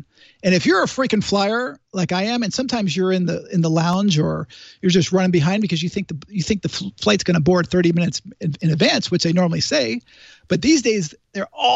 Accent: Connecticut, United States; I went to school in California. I grew up in Connecticut.

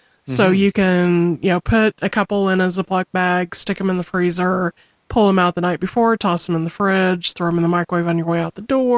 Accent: Missouri, United States; It's just, I'm from Missouri, you have to excuse me.

